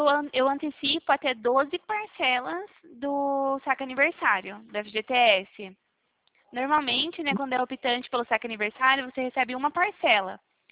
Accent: Itu, São Paulo, Brazil; eu sou do interior de SP, eu sou aqui de Itu.

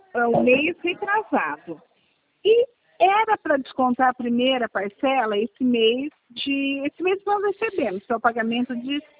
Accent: Nova América da Colina, Paraná, Brazil; do estado do Paraná, de Nova

